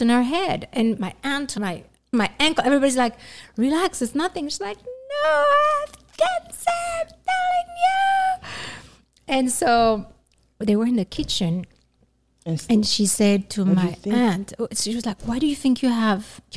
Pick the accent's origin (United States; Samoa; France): France; I come from Morocco, you come from Congo, Côte d'Ivoire. And although we were born in France and we were raised in France